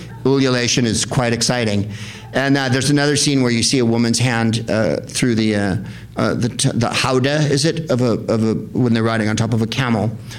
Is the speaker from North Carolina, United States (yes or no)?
no; San Francisco, California, United States; I'm from San Francisco.